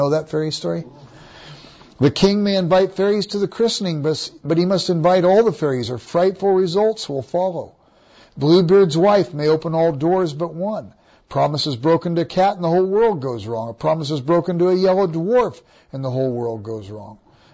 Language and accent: English; Los Angeles, California, United States; Where I grew up in Los Angeles, there was a playground at the Baptist church.